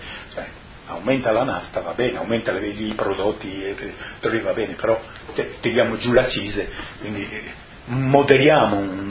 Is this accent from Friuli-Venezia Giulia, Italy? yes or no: yes; Trieste, Friuli-Venezia Giulia, Italy; born there; Ma io sono nato a Trieste